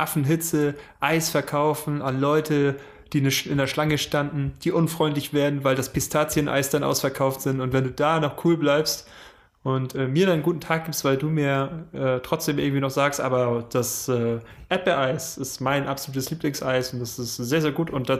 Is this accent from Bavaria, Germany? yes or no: no; Schleswig, Schleswig-Holstein, Germany; Wir sind ja beide in Schleswig aufgewachsen in der Umgebung.